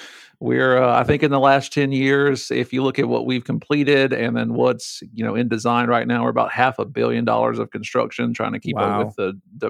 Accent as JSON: {"language": "English", "region": "Alabama", "country": "United States", "tie": "born or raised there", "said": "I came from a big accounting firm in Atlanta. I grew up here in Baldwin County."}